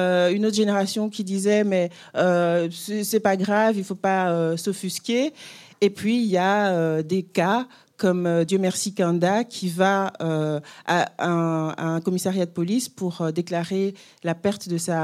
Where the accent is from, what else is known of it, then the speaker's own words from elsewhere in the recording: Belgium; on l'a vu aussi chez nous, en Belgique.